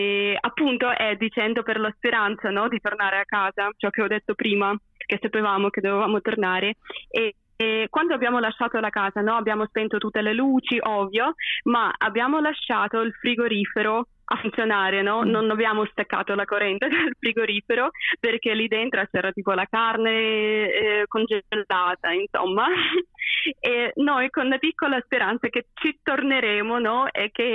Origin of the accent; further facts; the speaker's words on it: Ukraine; io amo l'Ucraina, io voglio viverci, amo il mio paese